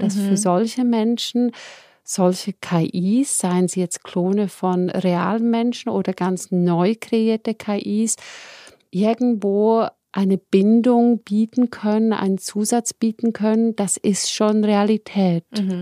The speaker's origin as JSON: {"language": "German", "country": "Switzerland", "said": "Bei uns in der Schweiz, ganz banal, sehe ich die Sprachhürde."}